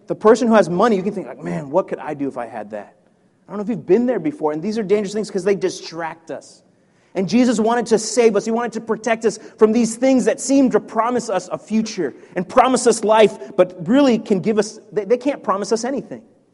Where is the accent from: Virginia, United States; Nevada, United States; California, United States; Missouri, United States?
Virginia, United States; now in Baltimore, United States; To my shame, I didn't actually want to be in Baltimore. I grew up in Northern Virginia.